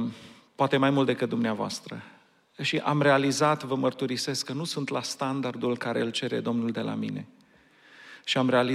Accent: Romania; now in United States; M-am gândit și am mulțumit Domnului că sunt român, că m-am născut în România. Îi mulțumesc Domnului pentru acest lucru. Îi mulțumesc Domnului pentru America, țara aceasta la care am venit

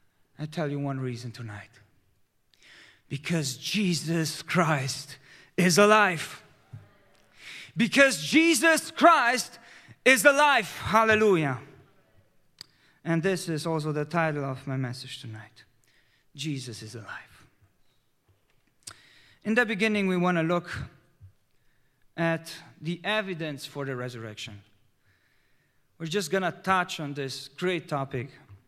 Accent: Austria; we Pentecostals, I grew up in Austria, are kind of like a small portion.

